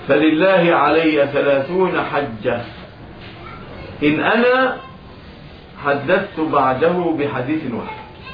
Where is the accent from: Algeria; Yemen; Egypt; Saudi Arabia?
Egypt; بلادنا مصر